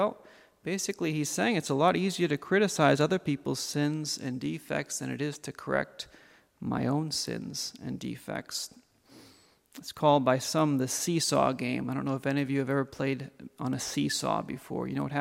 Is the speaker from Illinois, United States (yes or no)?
no; Massachusetts, United States; I would drive up to Boston, because I'm from Massachusetts.